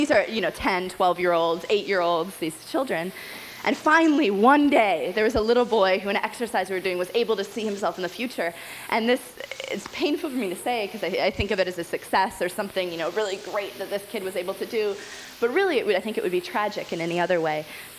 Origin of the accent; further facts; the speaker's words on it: United States; I felt as an American, a U.S. citizen, as a white person, as someone from the outside coming in with my very shaky Arabic